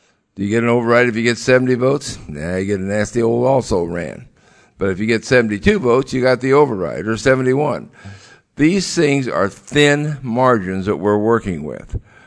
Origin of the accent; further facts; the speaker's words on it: Illinois, United States; I'm from Illinois